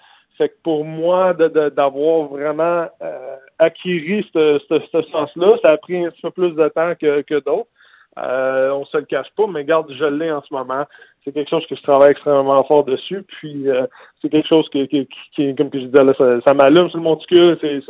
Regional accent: Quebec, Canada; C'est dans mon patelin. Puis je vais être fier de représenter le Québec, puis le Canada

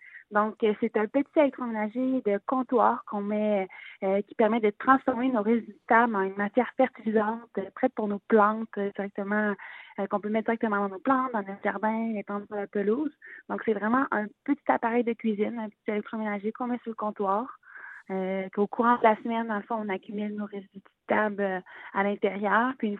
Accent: Quebec City, Quebec, Canada; on vient de la ville de Québec

